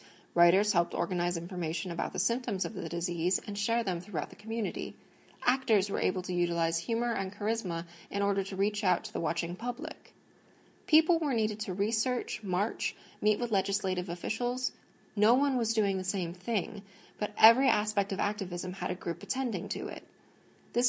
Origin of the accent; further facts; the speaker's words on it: United States; because I am an American preparing to live under a regime